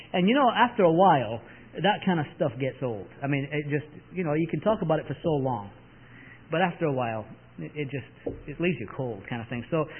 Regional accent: Leeds, Yorkshire and the Humber, United Kingdom; We lived in Leeds in England. That's where my hometown is.

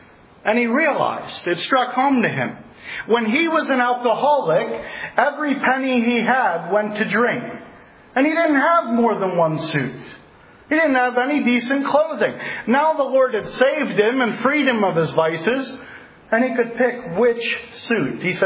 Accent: Philadelphia, Pennsylvania, United States; I'm from Philadelphia.

